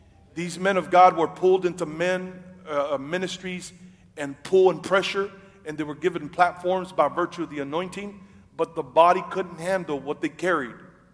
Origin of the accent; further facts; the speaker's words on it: Texas, United States; also born or lived in Kansas City; I am from Kansas City and I grew up in West Texas as a cowboy.